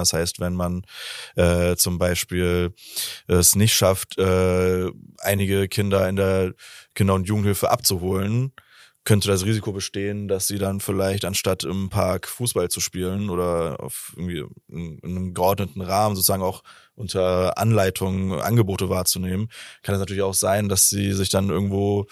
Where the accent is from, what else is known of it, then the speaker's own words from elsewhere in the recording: Norderstedt, Schleswig-Holstein, Germany; also born or lived in Hamburg; Ich komme ja aus, ich bin in Hamburg geboren, später in Norderstedt aufgewachsen und in Norderstedt kann ich mich erinnern, dass ich einen Großteil meiner Jugend bis auch in die teilweise heranwachsenden Jahre dort verbracht habe.